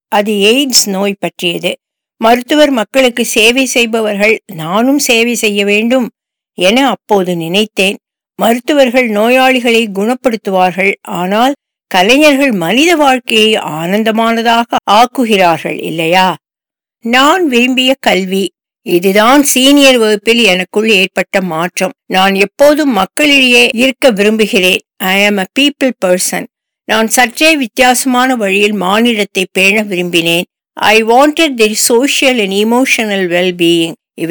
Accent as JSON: {"language": "Tamil", "town": "Norman", "region": "Oklahoma", "country": "United States", "tie": "born or raised there", "also_born_or_lived": "Seattle", "said": "எனக்கு 1 வயதாக இருந்தபோது நார்மன் ஓக்லஹாமாவுக்கு குடியேறினோம். கிட்டத்தட்ட 23 ஆண்டுகள் அங்கு வசித்தேன். பள்ளி படிப்பு முழுவதும் அங்குள்ள பப்ளிக் பள்ளிகளில்தான். பின் அங்கேயே ஓக்லஹாமா பல்கலைக்கழகத்தில் இளநிலை பட்டம் பெற்றேன்."}